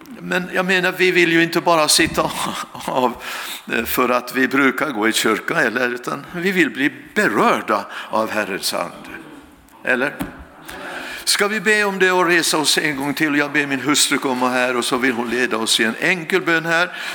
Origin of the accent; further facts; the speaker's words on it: Finland; accent: Finland Swedish; now in Sweden; jag är finlandssvensk som ni kanske hör på uttalet redan.